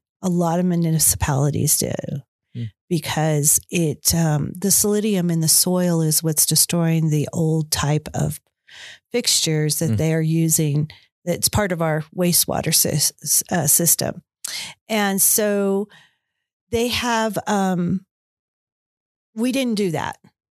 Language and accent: English; California, United States; And so I was born out in the Bay Area of California in a really small farming community. So when I came back here my first time, it was like coming to the city. This was a city compared to where I was from.